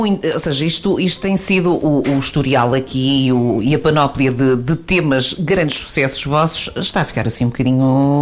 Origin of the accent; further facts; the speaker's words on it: Portugal; sim senhora, sou portuguesa e com muito gosto.